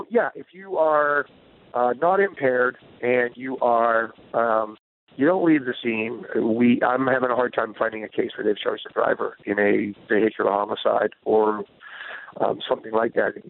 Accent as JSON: {"language": "English", "region": "Pennsylvania", "country": "United States", "said": "And Diane, I know you're from Ohio, and I'm from Pennsylvania."}